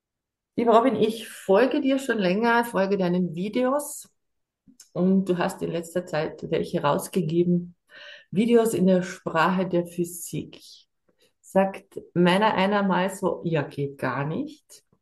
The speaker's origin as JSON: {"language": "German", "town": "Millstatt", "region": "Carinthia", "country": "Austria", "tie": "born or raised there", "said": "Ich bin in der Kaiser-Franz-Bip-Bip-Bip-Straße in Millstatt in Kärnten, meiner Heimat."}